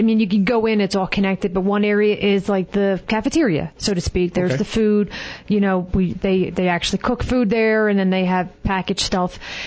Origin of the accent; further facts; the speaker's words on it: Philadelphia, Pennsylvania, United States; I was from the East Coast, I'm from Philly, so on mine, we put it on toast.